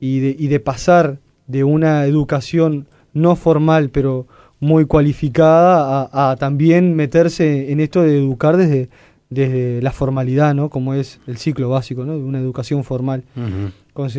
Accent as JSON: {"language": "Spanish", "region": "Soriano", "country": "Uruguay", "said": "No es que por ser de Soriano, yo soy de Soriano, ¿no?"}